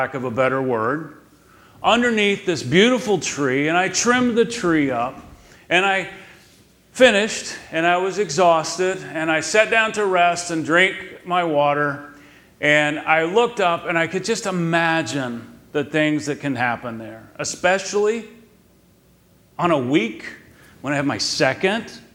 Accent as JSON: {"language": "English", "town": "Colleyville", "region": "Texas", "country": "United States", "tie": "born or raised there", "said": "I grew up in Colleyville when Colleyville was still country and not a suburb"}